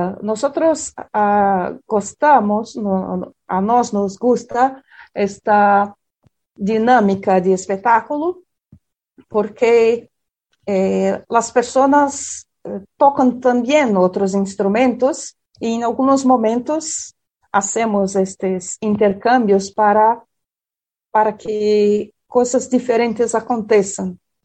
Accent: southern Brazil, Brazil; Spanish is a second language; porque nosotros somos del sur del Brasil, que es una región un poco apartada culturalmente del resto de Brasil

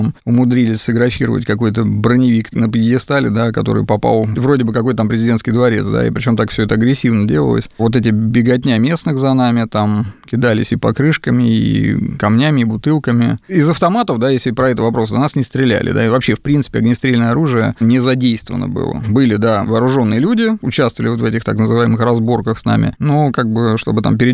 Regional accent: Russia; упомянув о том, что мы из России, сразу менялось отношение на противоположное.

